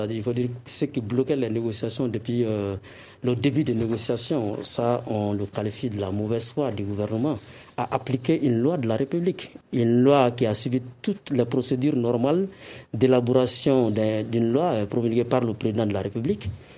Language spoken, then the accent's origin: French; Mali; Nous ne sommes pas contre le Mali. Nous sommes des Maliens. Et nous sommes des acteurs de l'école malienne.